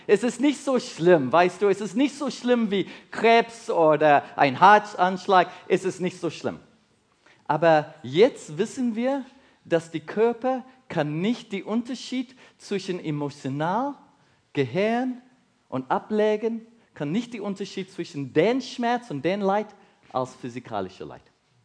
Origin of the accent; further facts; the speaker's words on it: South Africa; also born or lived in England; Ja, ich bin südafrikanisch, ich bin geboren in Südafrika, so eine deutsche Mutter.